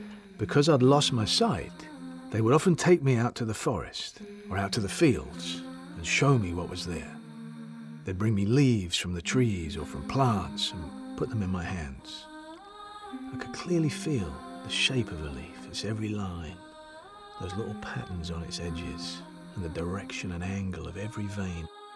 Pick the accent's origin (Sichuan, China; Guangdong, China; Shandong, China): Shandong, China; Dongxigu; I'm from Shandong Province, China. I lived in a small village of less than 500 people called Dongxigu on the banks of a small river.